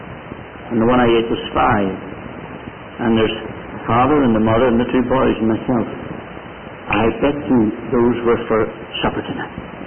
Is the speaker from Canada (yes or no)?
yes; Canada; I'm a Canadian citizen. I've got my passport